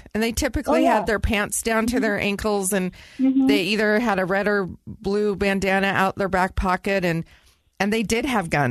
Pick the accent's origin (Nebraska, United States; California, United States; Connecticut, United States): California, United States; Sacramento; So you're from Modesto. I'm from Sacramento. Those areas have a lot of gang members.